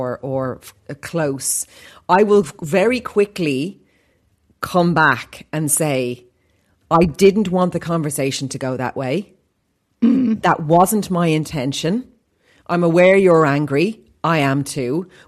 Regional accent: Ireland; We as Irish people, you know, what goes on in a wedding, as you know, of Down and Leash, stays at the wedding.

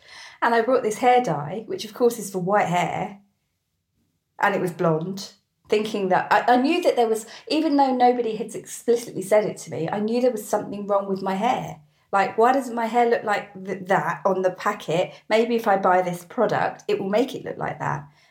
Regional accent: East of England, United Kingdom; Where I grew up in Hertfordshire

